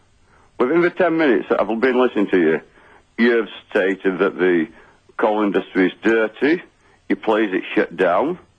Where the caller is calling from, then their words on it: Kingsley, Yorkshire and the Humber, United Kingdom; I'm calling from a place called Kingsley, which is about 7 miles outside of Pontefract.